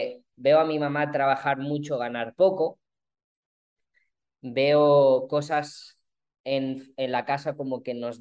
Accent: Palma, Balearic Islands, Spain; Soy de Palma de Mallorca

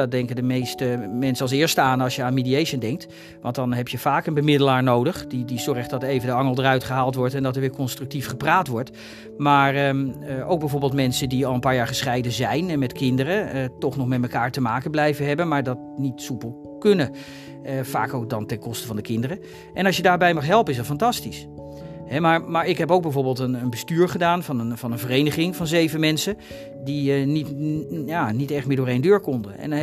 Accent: Bakkum, North Holland, Netherlands; also born or lived in Zaandam; ik ben in Zaandam geboren. Vanaf mijn vierde heb ik in Bakkum gewoond en vanaf mijn 28e woon ik in Limmen en dat was toen niet gemeente Castricum. Maar inmiddels is dat gemeente Castricum, dus ik ben terug zonder te verhuizen.

